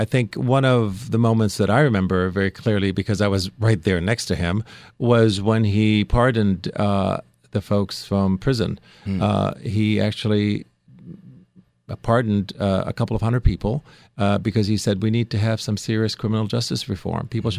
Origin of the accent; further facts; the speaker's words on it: United States; I'm an American. How is that even possible in America to even talk about that today, having gone through that history?